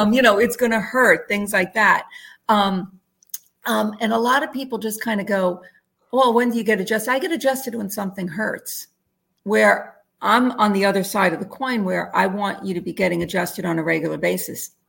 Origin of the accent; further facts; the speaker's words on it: New Jersey, United States; moved away as an adult; No, actually, I grew up in North Jersey, right over the George Washington Bridge. So about 3 miles outside of Manhattan.